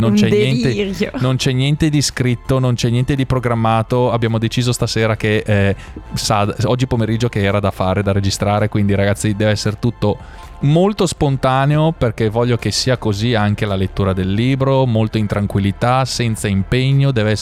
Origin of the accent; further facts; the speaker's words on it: Mantua, Lombardy, Italy; vengo da Mantova, sono un ingegnere telecomunicazioni